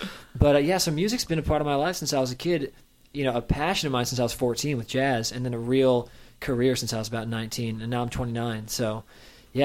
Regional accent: New York City, New York, United States; born there; I mean, I grew up in a musical family. I was born in New York City.

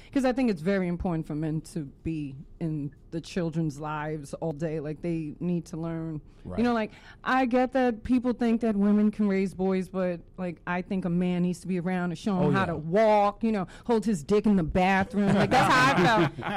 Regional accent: New York, United States; And even then, I'm from New York.

